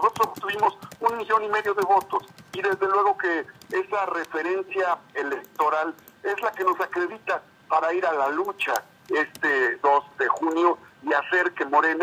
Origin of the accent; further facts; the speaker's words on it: Puebla, Mexico; hemos vivido 49 años de mi vida en Puebla, soy poblano, mixteco de origen y por adopción política en Acatzingo, donde fui el presidente municipal más joven del estado.